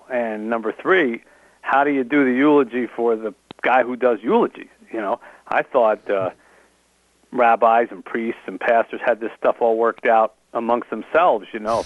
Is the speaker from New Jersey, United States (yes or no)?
yes; New Jersey, United States; I went back to the small town where I grew up in New Jersey.